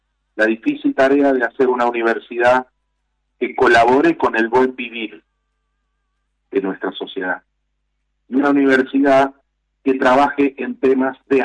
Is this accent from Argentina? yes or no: yes; Argentina; Nunca pensamos como argentinos que vamos a tener que estar revalidando títulos de la importancia de la universidad para la sociedad.